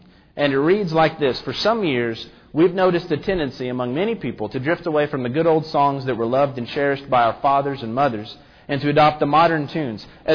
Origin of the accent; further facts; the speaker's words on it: Germantown, United States; I can remember a woman when I was growing up in Germantown talking to us about what it was like.